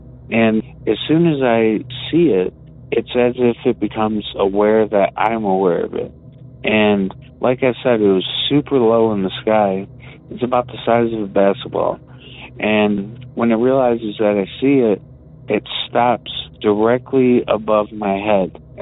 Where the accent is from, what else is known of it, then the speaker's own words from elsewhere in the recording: Detroit, Michigan, United States; I'm from Detroit.